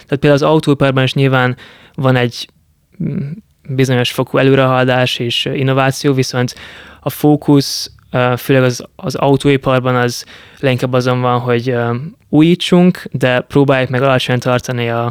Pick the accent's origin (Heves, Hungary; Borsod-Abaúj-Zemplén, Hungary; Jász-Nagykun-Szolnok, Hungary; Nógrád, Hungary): Borsod-Abaúj-Zemplén, Hungary; Miskolc; moved away as an adult; Miskolcon születtem, ott nőttem fel. Az egész ott kezdődött, hogy általános iskolában én német-magyar kétszannyelvű iskolában jártam, tehát a német volt az első idegen nyelvem